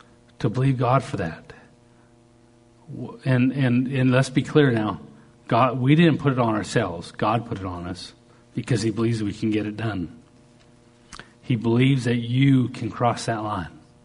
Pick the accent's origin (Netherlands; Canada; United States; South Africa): Canada; I'm a Canadian boy.